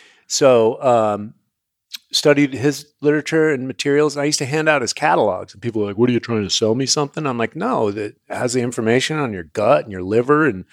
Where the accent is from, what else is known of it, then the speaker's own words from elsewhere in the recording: Connecticut, United States; also born or lived in San Francisco; So I grew up in Connecticut and in San Francisco.